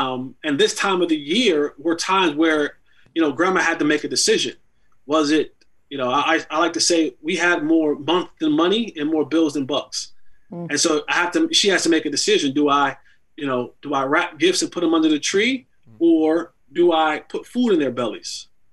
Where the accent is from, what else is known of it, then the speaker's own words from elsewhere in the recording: Roselle, New Jersey, United States; I'm middle of three boys, born and raised in Roselle, New Jersey.